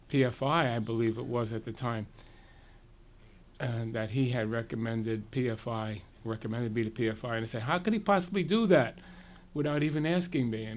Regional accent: Brooklyn, New York, United States; Well, I was always close to the church as a child growing up in Brooklyn.

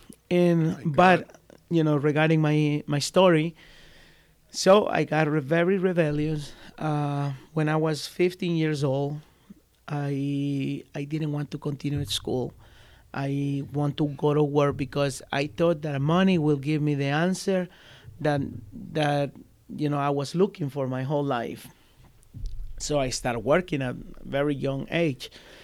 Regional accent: El Salvador; I'm original from El Salvador. I'm 40 years old.

